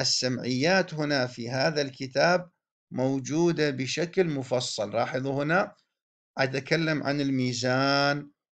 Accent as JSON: {"language": "Arabic", "country": "Iraq", "said": "يعني عندنا في العراق"}